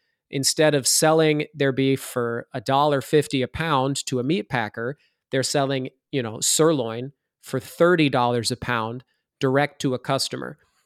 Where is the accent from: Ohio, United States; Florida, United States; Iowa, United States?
Iowa, United States